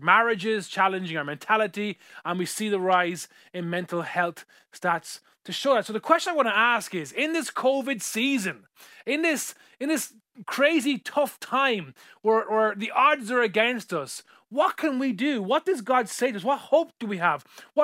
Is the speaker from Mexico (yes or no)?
no; Ireland; the reason why we're still in Ireland, the reason why we are Irish